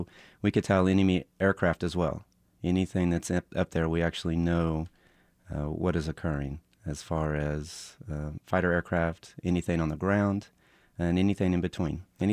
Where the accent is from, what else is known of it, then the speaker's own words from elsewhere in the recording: Oklahoma, United States; I'm originally from Oklahoma. The economy was kind of bad.